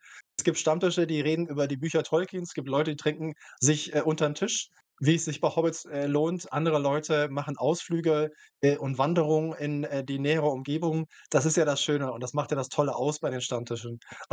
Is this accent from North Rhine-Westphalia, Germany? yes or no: yes; Cologne, North Rhine-Westphalia, Germany; accent: Kölsch; meine persönliche Mundart, ich bin gebürtiger Kölner und das Kölsche ist halt auch eine sehr, sehr auch heute noch relativ lebendige Mundart